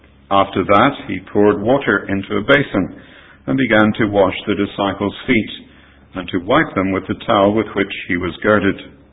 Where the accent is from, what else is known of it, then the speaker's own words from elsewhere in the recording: Australia; moved away; I grew up in Australia, when I went back there for the first time